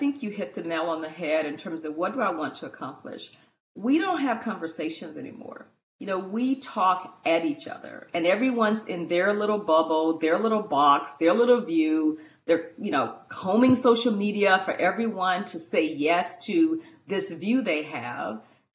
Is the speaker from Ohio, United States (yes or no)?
no; Arkansas, United States; I love telling everyone that I grew up in Arkansas.